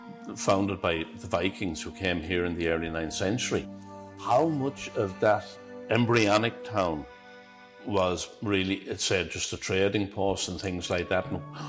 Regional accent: Arklow, Leinster, Ireland; also born or lived in Liverpool, United Kingdom; I was born here in Arklow and I spent all my life here, except for 5 years over in Liverpool in England.

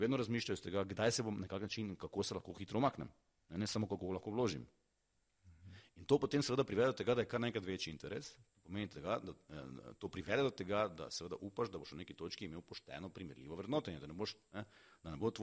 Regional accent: Ptuj, Drava, Slovenia; Jaz izhajam iz Ptuja, kjer je do Graca in do Zagreba, približno 45 minut po avtocesti, ne, 80 km do vsakega, vsi govorimo nemško pa hrvaško

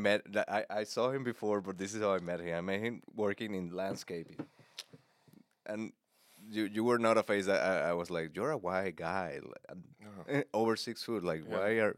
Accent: the South, United States; It's like, you might see a difference between me and the rest of the lineup. And it's because I'm from the South.

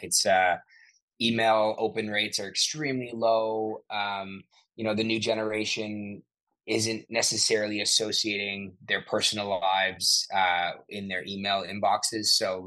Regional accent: Ottawa, Ontario, Canada; I grew up in Ottawa, Ontario, which is the capital for people that don't live in Canada. It is a very small city comparatively. But I grew up there.

